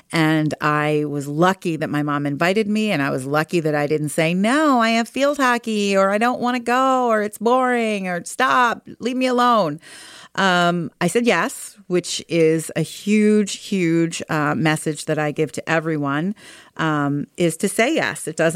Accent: Philadelphia, Pennsylvania, United States; And it happened to be filmed in my hometown of Philadelphia.

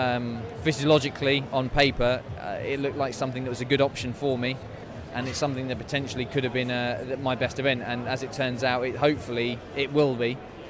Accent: United Kingdom; I'm a British distance runner.

